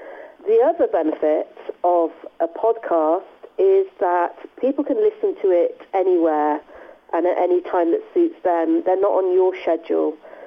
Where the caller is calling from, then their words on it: Leamington Spa, West Midlands, United Kingdom; I am in Leamington Spa. I would like to say sunny Leamington Spa, but it is really quite miserable here.